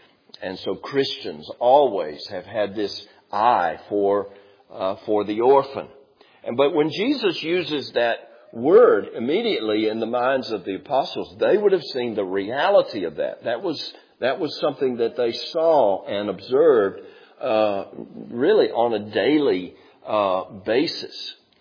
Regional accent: Hapeville, Georgia, United States; I grew up in Hapeville and went to the First Baptist Church of Hapeville, and there was the Georgia Baptist Children's Home that was right down the street.

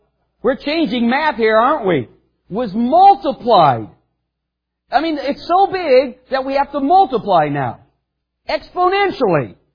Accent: Cleveland, Ohio, United States; born there; I was born in Cleveland, in case you didn't get that.

